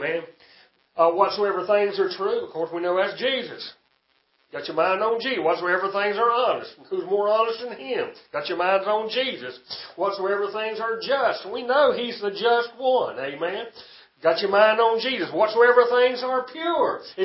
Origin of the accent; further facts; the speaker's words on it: the South, United States; Dogs. I'm from the South. Dogs and hogs.